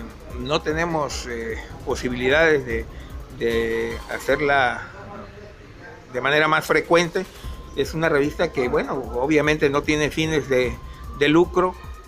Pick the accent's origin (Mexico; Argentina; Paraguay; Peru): Mexico; Minatitlán, Veracruz; yo nací y crecí en Minatitlán, en Veracruz. Y bueno, pues para mí no hay conflicto, no hay diferencia. Yo me siento ismeño y me siento en mi tierra, tanto del lado de Oaxaca como del lado de Veracruz.